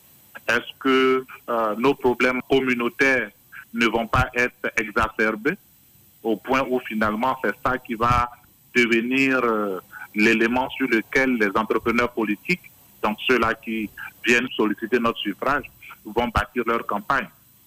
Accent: Côte d’Ivoire; Je pense qu'en tant qu'Ivoirien, il faut rester optimiste

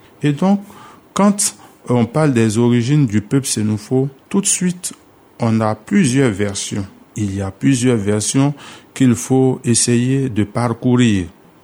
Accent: Korhogo, Savanes, Côte d’Ivoire; Vous l'avez dit, je suis Sénan de Korogo.

